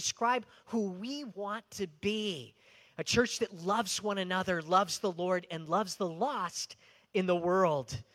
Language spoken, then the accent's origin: English; Rialto, California, United States; I grew up in Rialto, and where we lived was sort of, it was below where my elementary school was, kind of middle-income neighborhood, but above us, there was a large area of low-income housing